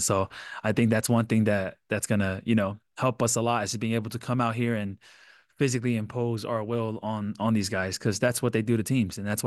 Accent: California, United States; But I grew up in Southern California. I was more of a UCLA and USC.

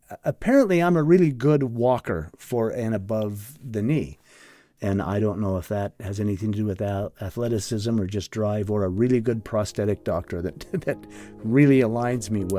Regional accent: Charleston, Utah, United States; I grew up in Charleston, Utah, which nobody knows. It's a suburb of Midway. I laugh and say it's a suburb of Midway. Charleston is a little town outside of Heber City. When I grew up there, there was nothing but farms.

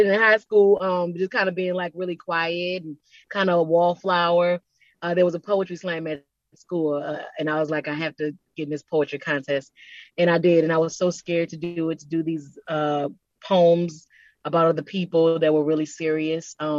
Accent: New Orleans, Louisiana, United States; I mean, growing up in New Orleans public schools, you know, at times it's just not the easiest day.

